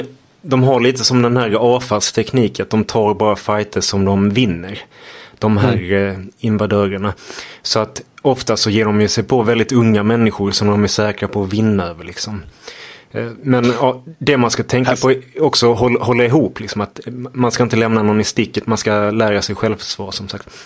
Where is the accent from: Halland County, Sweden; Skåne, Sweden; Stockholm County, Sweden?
Skåne, Sweden; Malmö; Jo, jag är uppvuxen i Malmö